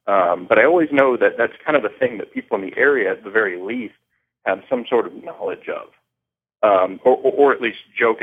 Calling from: Tampa, Florida, United States; Well, I'm calling from the Tampa area down in Florida.

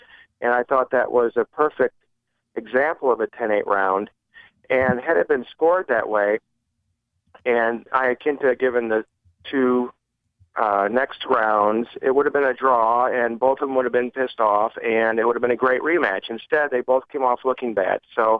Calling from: St. Louis, Missouri, United States; in St. Louis.

